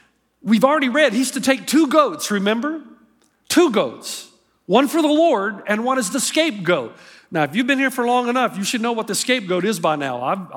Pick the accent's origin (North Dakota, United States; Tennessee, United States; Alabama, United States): Tennessee, United States; you know, I grew up in Tennessee.